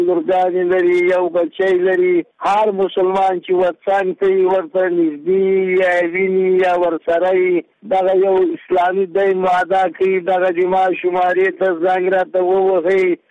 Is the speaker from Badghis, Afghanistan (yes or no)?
no; Mazar-i-Sharif, Balkh, Afghanistan; د مزار شریف نه